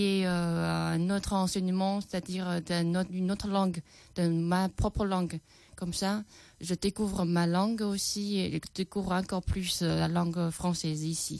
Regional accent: China; first language Chinese; French is a second language; ma langue maternelle, c'est-à-dire les Chinois, même nous les Chinois, on n'a pas pris la grammaire, la vraie grammaire à l'école.

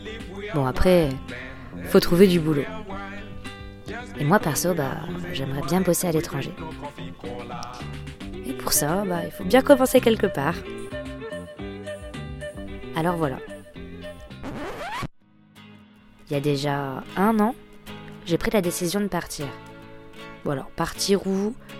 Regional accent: Brest, Brittany, France; Je viens de Brest.

